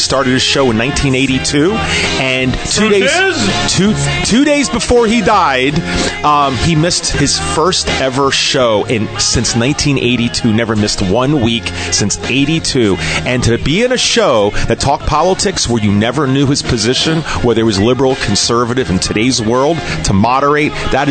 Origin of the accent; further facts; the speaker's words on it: Pennsylvania, United States; the fact that I'm from Pennsylvania